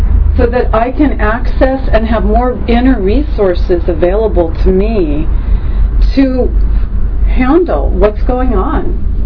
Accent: Los Angeles, California, United States; moved away as an adult; because I came from Los Angeles and I was there for 58 and a half years, my entire life. So this is the one big move of my whole life.

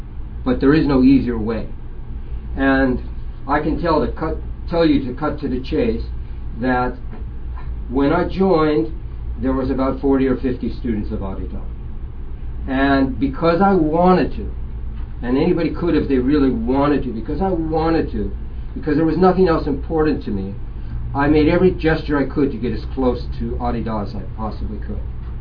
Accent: Los Angeles, California, United States; I grew up in Los Angeles with bikini beach parties and the whole scene.

